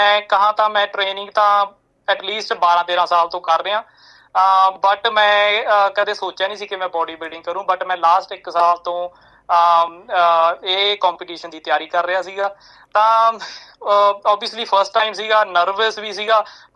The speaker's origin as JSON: {"language": "Punjabi", "town": "Somalkheri", "region": "Punjab", "country": "India", "also_born_or_lived": "Canada", "moved": "yes", "lives_now": "Melbourne, Australia", "said": "ਮੈਂ ਡਿਸਟ੍ਰਿਕਟ ਲੁਧਿਆਣਾ ਦੇ ਪਿੰਡ ਸੋਮਲਖੇੜੀ ਤੋਂ ਆ, ਰਾੜਾ ਸਾਹਿਬ ਦੇ ਕੋਲ ਆ, ਮਲੇਰਕੋਟਲੇ ਦੇ ਕੋਲ ਜੇ ਕਹਿ ਦਈਏ। ਤੇ ਭਾਜੀ ਮੈਂ ਲੇਟ 2017 ਤੋਂ ਮੈਲਬਰਨ ਚ ਰਹਿ ਰਿਹਾ, ਤੇ ਵੈਸੇ ਮੈਂ ਕੈਨੇਡਾ ਵੀ ਰਹਿ ਕੇ ਆਇਆ 6 ਮਹੀਨੇ"}